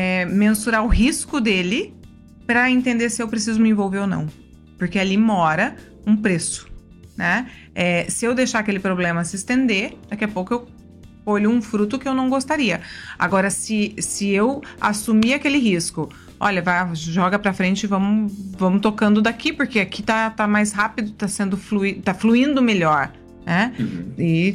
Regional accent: Londrina, Paraná, Brazil; now in Porto Alegre, Brazil; Eu nasci no Paraná, com uma família tradicional, né? Enfim, fui criada lá. E vim pra Porto Alegre tem 10 anos.

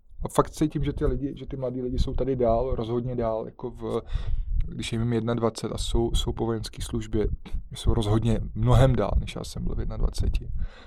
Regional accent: Bohemia, Czechia; že jdu tenhle ten trail, že ho jdu sám, že jsem z Čech

